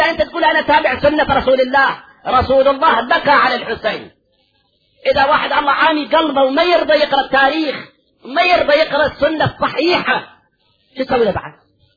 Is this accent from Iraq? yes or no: yes; Karbala, Karbala Governorate, Iraq; لأن أنا ابن كربلاء